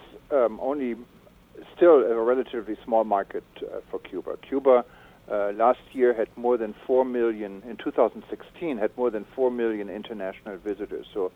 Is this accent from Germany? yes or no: yes; West Germany, Germany; English is a second language; I grew up in Germany during the time when the Western and Eastern world was divided